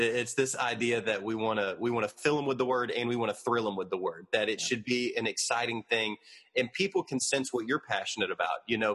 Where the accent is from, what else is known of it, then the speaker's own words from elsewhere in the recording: Georgia, United States; But I was born in South Georgia. My dad pastored in South Georgia. So the accent is a combination of a dad from West Texas, a mom from East Tennessee, and then growing up around a bunch of people from South Georgia and North Florida.